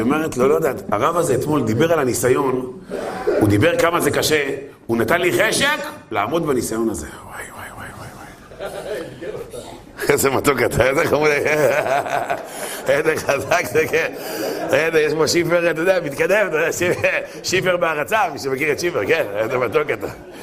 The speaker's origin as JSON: {"language": "Hebrew", "town": "Holon", "region": "Tel Aviv District", "country": "Israel", "tie": "born or raised there", "said": "אני גדלתי בחולון, בחולון"}